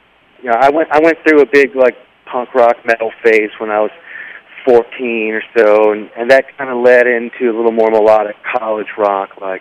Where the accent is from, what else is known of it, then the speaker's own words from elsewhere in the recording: Fredericksburg, Virginia, United States; born there; I was born in Fredericksburg, Virginia.